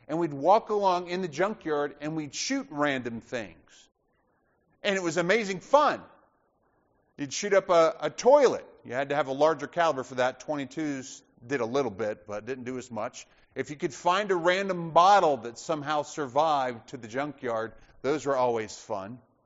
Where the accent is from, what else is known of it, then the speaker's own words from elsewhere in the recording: Alabama, United States; I've shared with some of you before about my time growing up in Alabama.